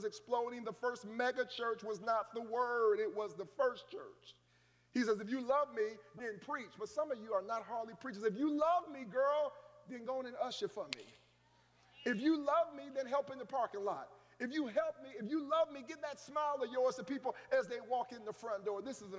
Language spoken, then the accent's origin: English; Longwood, Ohio, United States; I'm from Longwood. They tore Longwood down. I rolled past Longwood.